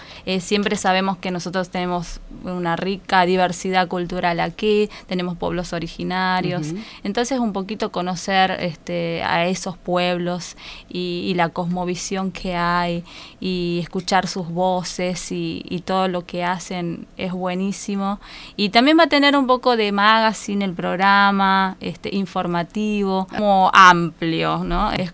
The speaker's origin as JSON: {"language": "Spanish", "town": "Acambuco", "region": "Salta", "country": "Argentina", "said": "yo crecí escuchando Radio Nacional. Sí, porque soy de Acambuco, de allá, de Acambuco."}